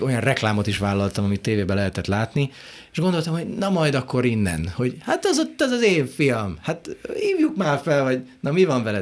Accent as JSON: {"language": "Hungarian", "country": "Hungary", "tie": "born there", "said": "Az úgy néz ki, hogy anyum egyedül jött, tehát és én már itt születtem, tehát apum is magyarországi volt, én már itt születtem"}